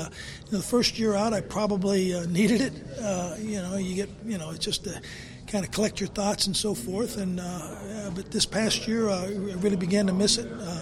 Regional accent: Ohio, United States; even though I'm from Ohio, he's from Pennsylvania

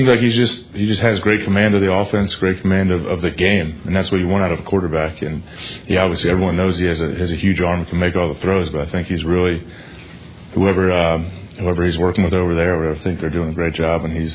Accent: Ohio, United States; Even growing up in Ohio, being around the game before I was even in college, you know, middle school, high school

